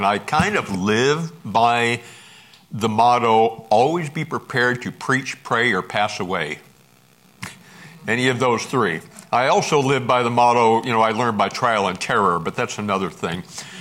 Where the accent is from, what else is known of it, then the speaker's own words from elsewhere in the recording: Alaska, United States; I'm from Alaska. It took a while getting used to days not changing to be very long or very short.